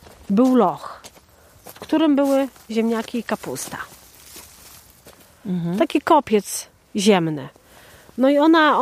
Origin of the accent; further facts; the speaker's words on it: Lublin, Lublin Voivodeship, Poland; born there; Ja się urodziłam w Lublinie, natomiast jako małe dziecko mnie strasznie to miejsce zawsze, tak powiem, kręciło.